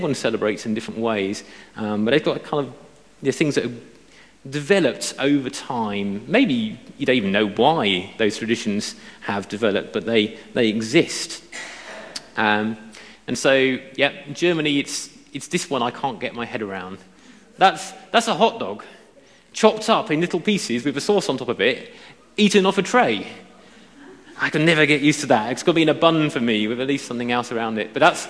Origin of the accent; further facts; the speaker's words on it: Portsmouth, South East England, United Kingdom; now in Banbury, United Kingdom; I'm originally from Portsmouth on the south coast. And it was a shock for me to move up north to Banbury